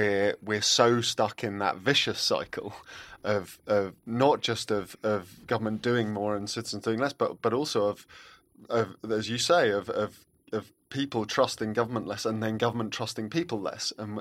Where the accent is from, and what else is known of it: London, United Kingdom